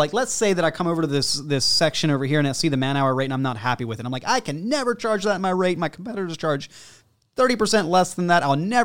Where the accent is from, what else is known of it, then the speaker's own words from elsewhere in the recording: United States; now in Canada; I know we're in Canada here, I'm from the States.